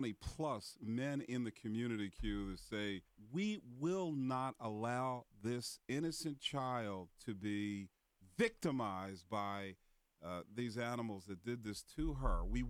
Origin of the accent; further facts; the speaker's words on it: Philadelphia, Pennsylvania, United States; as a man, as a father, as a Philadelphian, we have to do more.